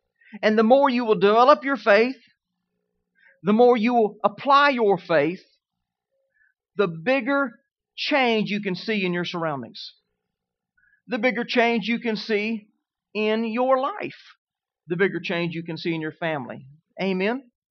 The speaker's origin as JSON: {"language": "English", "region": "Kentucky", "country": "United States", "said": "Whooped. You can tell we're from Kentucky, right?"}